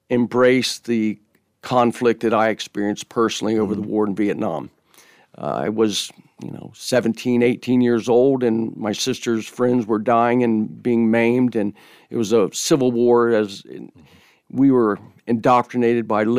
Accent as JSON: {"language": "English", "region": "Maryland", "country": "United States", "tie": "born or raised there", "also_born_or_lived": "Washington, D.C. suburbs", "said": "I grew up near the Chesapeake Bay. In southern Maryland, and then in the Washington, D.C. suburbs, and went to college in Virginia at the Virginia Military Institute."}